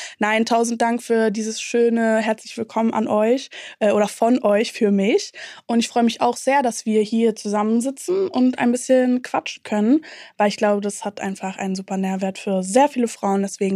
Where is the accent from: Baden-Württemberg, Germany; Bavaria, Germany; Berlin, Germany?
Berlin, Germany; East Berlin; ich komme auch aus Ostberlin und da waren wirklich noch teilweise alte DDR-Strukturen in den Vereinen